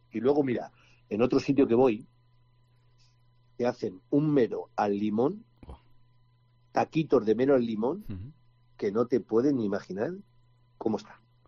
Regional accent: Madrid, Community of Madrid, Spain; Yo soy de La Corrala, de la calle Tribulete, de Lavapiés.

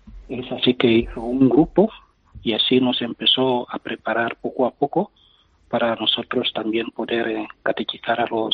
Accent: Equatorial Guinea; now in Tenerife, Spain; las celebraciones litúrgicas en mi país tardan un poco más que aquí en la diócesis de Tenerife

